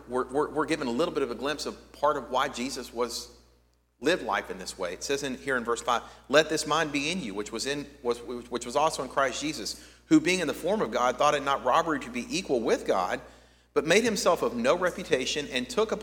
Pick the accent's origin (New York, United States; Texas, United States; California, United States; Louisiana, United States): Texas, United States; Baytown; born there; I was born in Baytown, that I was born to a relatively middle-class family named you know